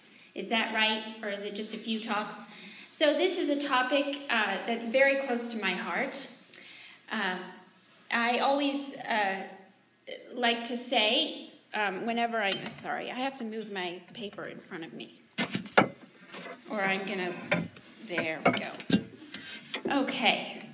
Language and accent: English; Mali; So I grew up in Mali, West Africa